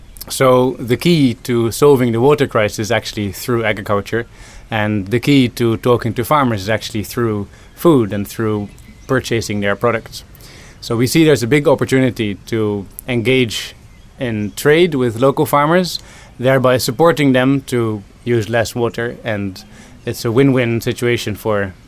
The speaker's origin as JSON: {"language": "English", "country": "Netherlands", "lives_now": "India", "said": "Oh, personally, I'm Dutch. I was born in Holland. I've been working in India for the last 7 years"}